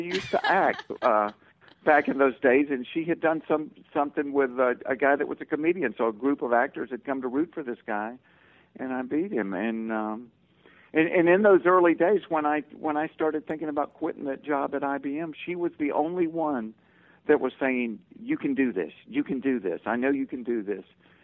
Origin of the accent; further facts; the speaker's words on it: the South, United States; But what I found out growing up in the South, I kind of thought we had exclusive rights to rednecks.